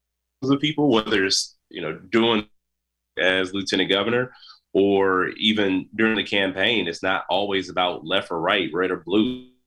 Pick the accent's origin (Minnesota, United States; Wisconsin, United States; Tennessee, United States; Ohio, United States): Wisconsin, United States; Milwaukee; People are struggling, whether it's in my hometown of Milwaukee, in the community, in the neighborhood